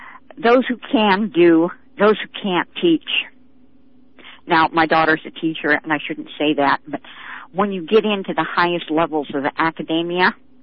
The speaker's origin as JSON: {"language": "English", "town": "Seattle", "region": "Washington", "country": "United States", "tie": "born or raised there", "said": "Yeah, it's like, I grew up in Seattle."}